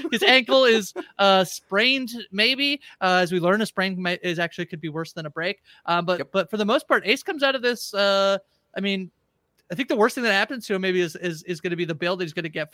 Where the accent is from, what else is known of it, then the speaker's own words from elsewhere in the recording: Canada; I'm a Canadian again, so I'm only going to speak to Canada.